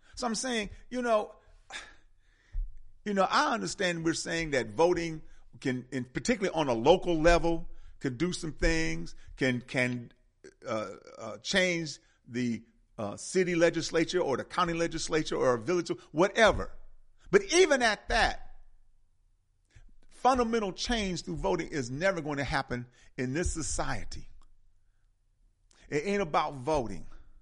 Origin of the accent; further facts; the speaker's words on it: Wisconsin, United States; I told him I'm from Wisconsin, you know.